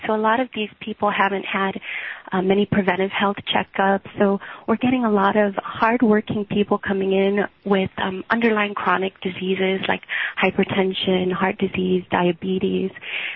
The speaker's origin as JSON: {"language": "English", "country": "Guam", "tie": "born or raised there", "said": "I am. I was actually I'm born and raised on Guam, living there, and then also joined the Air Force there."}